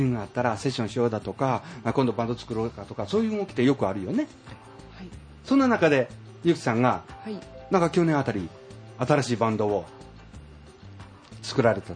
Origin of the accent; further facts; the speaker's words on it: Eigenji, Shiga, Japan; 私も茶どころ、茶はまんどころとか言いながら永源寺なんですよ